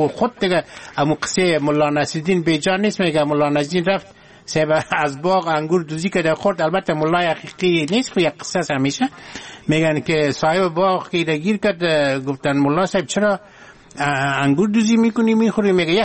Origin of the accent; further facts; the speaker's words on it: Afghanistan; ما از افغانستان هستم،